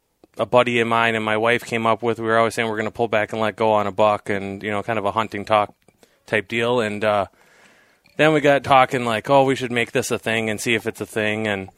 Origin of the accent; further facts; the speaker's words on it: Hayward, Wisconsin, United States; from Hayward, Wisconsin